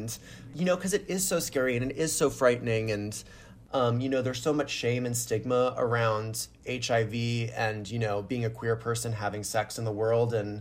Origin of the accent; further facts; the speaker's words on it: Florida, United States; You know, I grew up in Florida in the public school system there.